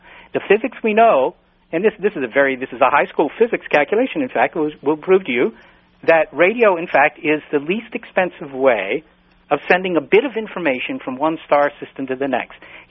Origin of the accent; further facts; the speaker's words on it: Virginia, United States; Well, where I grew up in Virginia, the ground didn't absorb water either